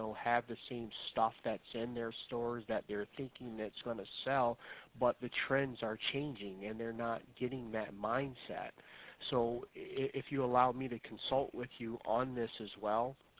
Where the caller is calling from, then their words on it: New York, United States; Oh, New York. Right, we're just around the corner from you guys in Ohio.